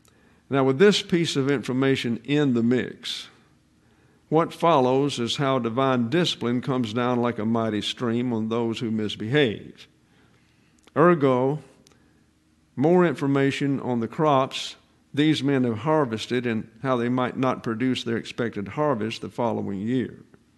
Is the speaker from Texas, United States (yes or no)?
no; Alabama, United States; Now, I grew up in South Alabama, and one of the major crops back in that day was cotton.